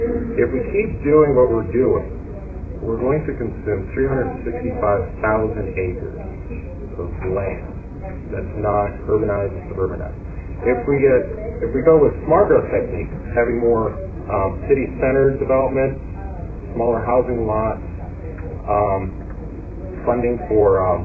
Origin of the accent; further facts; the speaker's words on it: Nebraska, United States; growing up in Nebraska, we were 30 minutes from the edge of Omaha.